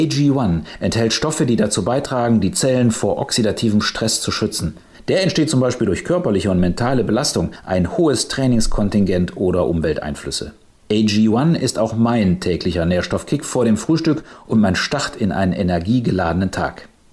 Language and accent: German; Cologne, North Rhine-Westphalia, Germany; Als Kölner